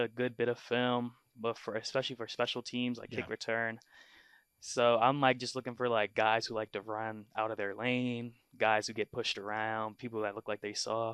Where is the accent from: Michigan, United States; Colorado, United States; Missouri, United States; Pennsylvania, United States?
Pennsylvania, United States; West Chester; All right, I'm from Westchester. You know, born Chester County Hospital, born and raised Westchester. I'm one of six in my house.